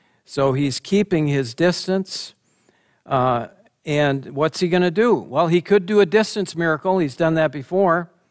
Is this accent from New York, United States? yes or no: no; Buffalo, Minnesota, United States; And we drove up to Buffalo, Minnesota, my hometown, where my mother and father and grandparents and most of my extended family were buried there.